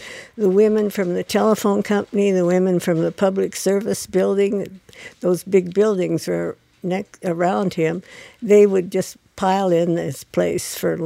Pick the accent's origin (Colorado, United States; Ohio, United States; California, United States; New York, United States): Colorado, United States; Denver; born there; I was born in Denver, and at that time, and I lived with my father.